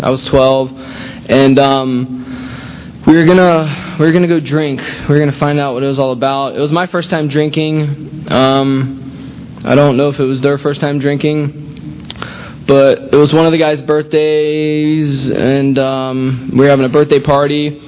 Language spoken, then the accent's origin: English; Land O'Lakes, Florida, United States; I grew up in Land O'Lakes, Pasco County, a little north of here. Normal middle-class family, I guess you can say.